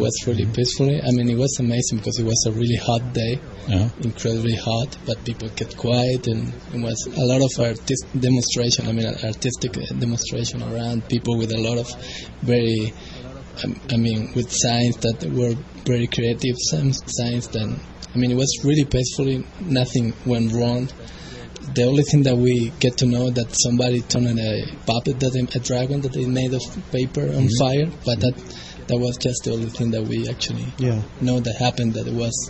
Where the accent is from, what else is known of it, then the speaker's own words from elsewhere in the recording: Uruguay; English is a second language; No, I'm from South America. Actually. I'm from Uruguay.